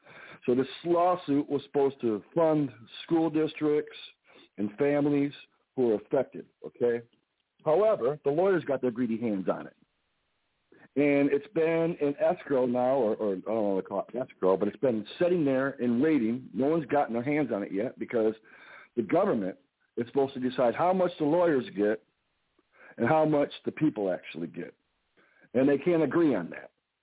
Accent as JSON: {"language": "English", "town": "Flint", "region": "Michigan", "country": "United States", "tie": "born or raised there", "lives_now": "Flushing, United States", "said": "I'm actually living in Flushing, Michigan now, which is still in Genesee County, but I grew up in Flint. My mom still lives at the house. I grew up in Flint. I'm in Flint a lot."}